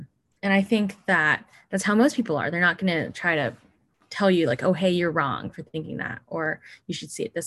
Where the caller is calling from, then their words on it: San Diego, California, United States; I was saying, hi, I'm coming from San Diego.